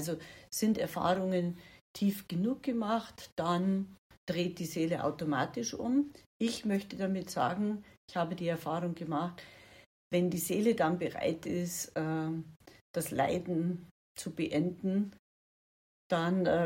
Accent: Bad Reichenhall, Bavaria, Germany; Ich komme noch aus Bad Reichenhall. Ich werde dieses Jahr umziehen.

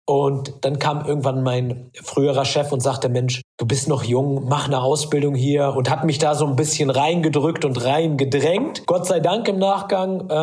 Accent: Salzhemmendorf, Lower Saxony, Germany; ich bin aufgewachsen im beschaulichen Salzhemmendorf. Das liegt im Weserbergland und ist ungefähr 20 Kilometer von Hameln entfernt. Und das ist ein ganz, ganz kleines Dörfchen. Und man muss dazu sagen, wir waren als Kinder wirklich die einzige Familie mit Migrationshintergrund.

